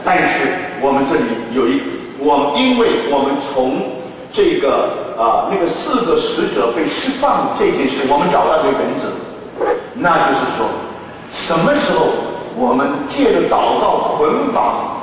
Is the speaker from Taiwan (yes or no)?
no; New York, United States; 我是从纽约来的